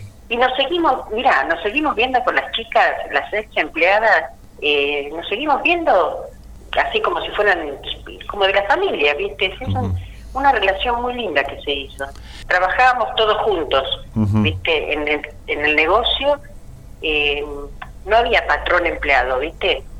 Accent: La Plata, Buenos Aires Province, Argentina; te digo que yo soy platense, no vuelvo ni loca a la Plata.

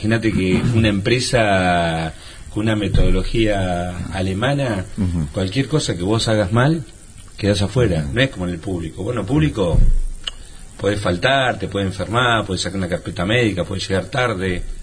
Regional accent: San Isidro, Buenos Aires Province, Argentina; born there; now in Las Flores, Argentina; yo nací en San Isidro. Cuando vine a Las Flores era el año 1974.

